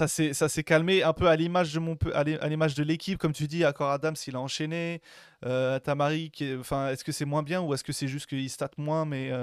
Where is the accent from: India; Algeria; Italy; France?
France; Marseille, Provence-Alpes-Côte d'Azur; Ça, c'est pour moi, en tout cas, en tant que Marseillais, c'est une certitude.